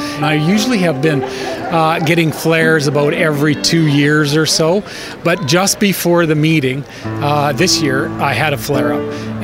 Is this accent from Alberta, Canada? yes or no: yes; Calgary, Alberta, Canada; I'm from Calgary, Alberta, Canada.